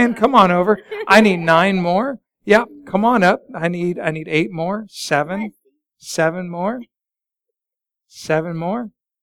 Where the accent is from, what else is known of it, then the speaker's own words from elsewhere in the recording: Denver, Colorado, United States; I grew up in Denver, and I loved having to look out the window